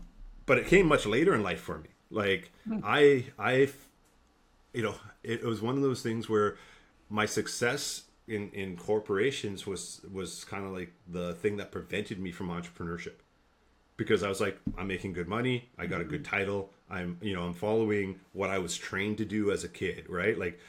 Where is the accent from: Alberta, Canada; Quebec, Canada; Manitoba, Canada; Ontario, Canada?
Ontario, Canada; Sudbury; born there; I was born in Sudbury, Ontario.